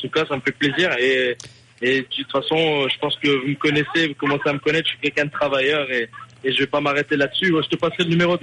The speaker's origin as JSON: {"language": "French", "country": "France", "said": "Je suis français et j'ai encore 21 ans."}